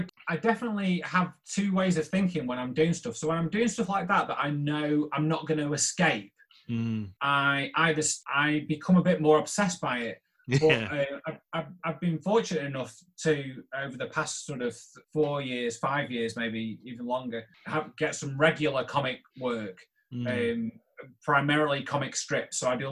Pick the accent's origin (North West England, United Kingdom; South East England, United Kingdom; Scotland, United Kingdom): North West England, United Kingdom; Macclesfield; people in my hometown here kind of know my stuff. And I've been fortunate enough to do things for a number of local businesses. So my work, you know, from time to time can be seen around Macclesfield, which is really nice.